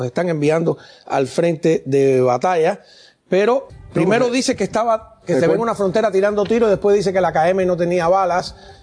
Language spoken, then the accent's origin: Spanish; Cuba; nosotros que somos cubanos